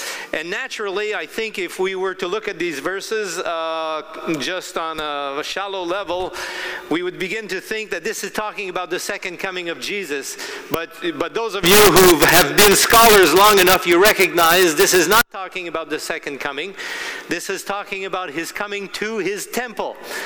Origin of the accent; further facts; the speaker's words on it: Eden Valley, Colorado, United States; I'm from Eden Valley in Colorado